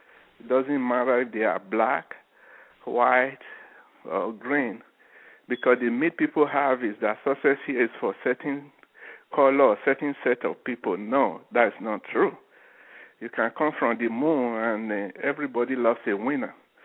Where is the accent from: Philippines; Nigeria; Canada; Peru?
Nigeria; now in Plano, United States; I am an immigrant from Nigeria. Came in 1985. Right now I live in Plano, in Texas.